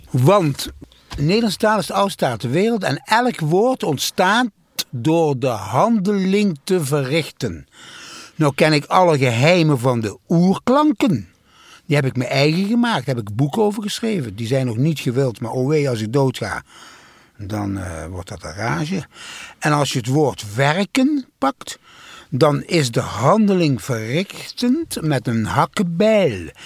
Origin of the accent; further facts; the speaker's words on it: Maastricht, Limburg, Netherlands; Ik ben van Maastricht, hè.